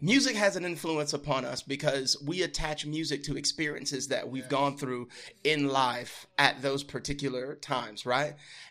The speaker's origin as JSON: {"language": "English", "region": "Louisiana", "country": "United States", "tie": "born or raised there", "said": "I'm from the Deep South, born and raised Louisiana. So I grew up on … when they were first coming out, watching them on BET after school, you know."}